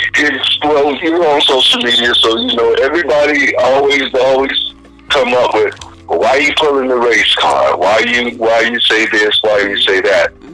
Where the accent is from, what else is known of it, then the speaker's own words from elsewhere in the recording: Florida, United States; I grew up in Florida. I grew up during the 60s. I'm a 60s baby.